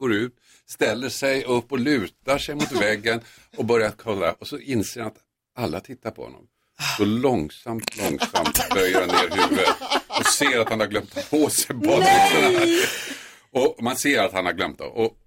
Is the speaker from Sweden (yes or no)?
yes; Stockholm County, Sweden; så finns det tre orter som heter Huddinge, Tillinge, Tumbo.